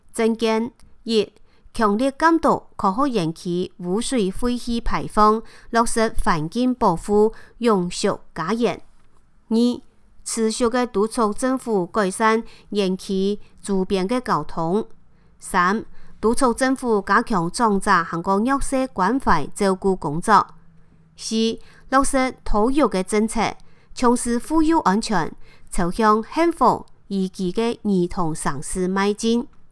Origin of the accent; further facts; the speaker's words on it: Hsinchu, Hsinchu City, Taiwan; 我是新竹人